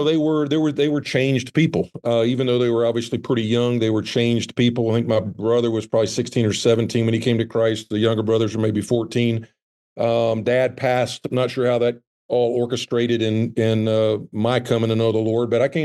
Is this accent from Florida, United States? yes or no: no; Atlanta, Georgia, United States; born there; also born or lived in Oklahoma / Texas; Really, we grew up born in Atlanta, and then we went to, went to Oklahoma